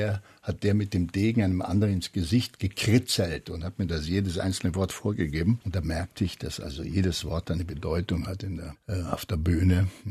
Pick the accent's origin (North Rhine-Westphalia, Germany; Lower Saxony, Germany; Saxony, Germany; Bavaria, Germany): Bavaria, Germany; accent: Bavarian; man hat mir geraten, das zu tun wegen meinem bayerischen Akzent